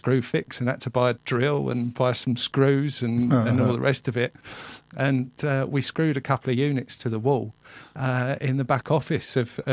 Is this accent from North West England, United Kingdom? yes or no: no; Bromley, London, United Kingdom; also born or lived in Winchester; I'm actually from Bromley, but at the time it was Winchester.